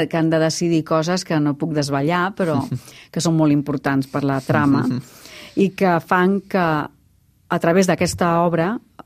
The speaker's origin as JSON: {"language": "Catalan", "region": "Catalonia", "country": "Spain", "said": "els tres som actors catalans que estem treballant a Madrid sempre"}